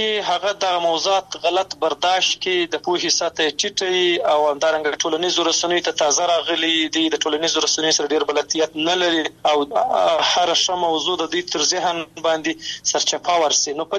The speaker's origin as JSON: {"language": "Pashto", "country": "Afghanistan", "said": "د یو افغان په توګه دی یو ځوان او مسلمان په توګه"}